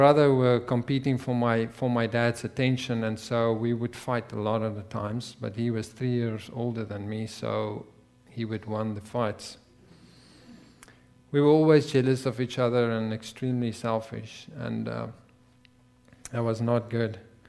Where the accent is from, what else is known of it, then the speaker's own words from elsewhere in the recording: South Africa; moved away as an adult; And I'm from South Africa. I have moved here about a year ago. Yeah, I was a welding inspector back in South Africa, and I was born there